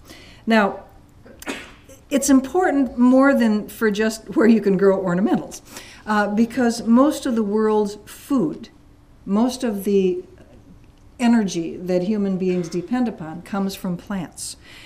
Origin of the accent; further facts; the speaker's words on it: Wisconsin, United States; also born or lived in Minnesota; But anyway, I grew up in Wisconsin and Minnesota